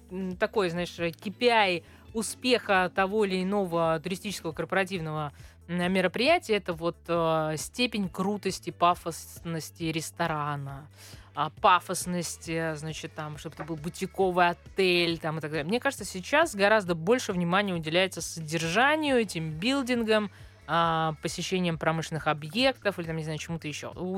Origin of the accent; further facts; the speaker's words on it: Moscow, Russia; а вы вообще откуда? Мы такие, из Москвы.